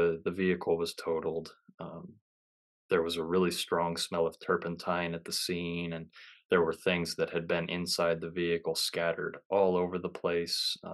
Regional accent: LeGrand, United States; But I actually worked for my hometown newspaper for a while here in LeGrand

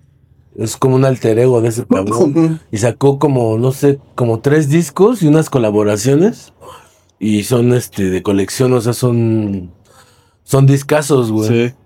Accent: Cuautitlán Izcalli, State of Mexico, Mexico; Tuvieron que buscar otro lado donde vivir y les ofrecieron casa en Cotitlán Izcalli, que era un municipio pues nuevo.

